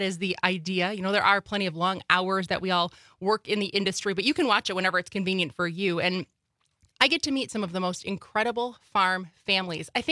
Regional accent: Appleton, Wisconsin, United States; Yeah, I grew up in Appleton.

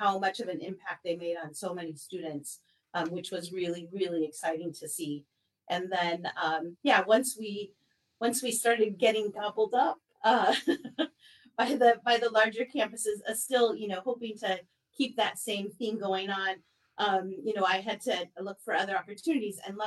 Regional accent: California, United States; moved away as an adult; I came from California. My children were in grade school at the time.

